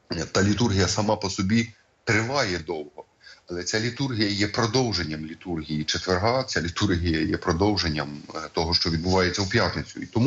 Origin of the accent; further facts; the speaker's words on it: Sharhorod, Vinnytsia Oblast, Ukraine; в моєму рідному Шаргороді